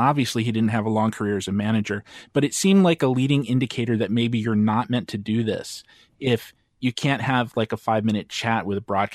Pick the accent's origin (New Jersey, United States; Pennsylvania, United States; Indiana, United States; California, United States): New Jersey, United States; growing up in New Jersey, a lot of Yankees, a lot of Mets, and some Phillies also.